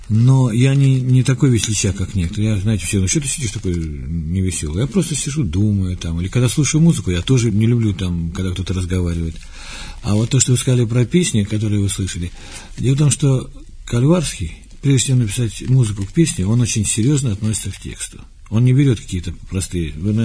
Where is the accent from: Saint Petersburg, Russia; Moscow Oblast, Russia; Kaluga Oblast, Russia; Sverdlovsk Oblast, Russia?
Saint Petersburg, Russia; я всегда, живя там, слежу и знаю все, что происходит в этом городе. Это мой родной город.